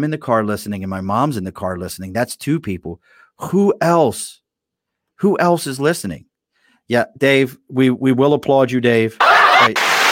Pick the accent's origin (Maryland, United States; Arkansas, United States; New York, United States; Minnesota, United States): Maryland, United States; Baltimore; And that's a whole thing that goes back to growing up in Baltimore.